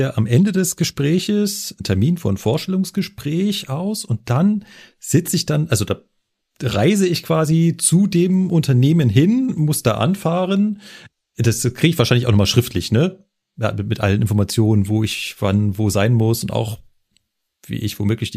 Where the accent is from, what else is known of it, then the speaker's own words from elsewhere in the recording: Berlin, Germany; ich bin ja eigentlich Berliner und habe mich in München beworben, habe damals ja auch noch in Berlin gewohnt